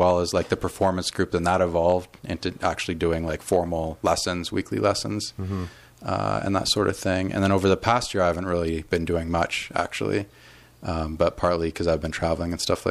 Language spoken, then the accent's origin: English; West Coast, United States; Yeah, well, I was from the West Coast, you know.